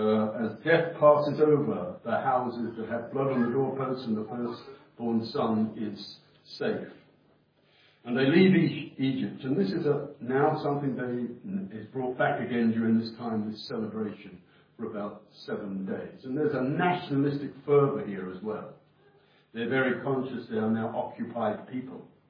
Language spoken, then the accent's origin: English; Watford, East of England, United Kingdom; I come from Watford, so we don't get too emotional about anything from Watford when it comes to a winning team.